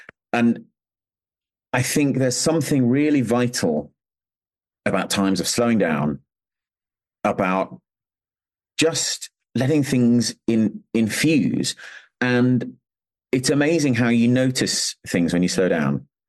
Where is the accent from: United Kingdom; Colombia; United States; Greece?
United Kingdom; my primary identity isn't that I'm British, it's that I'm with my brothers and sisters in Christ.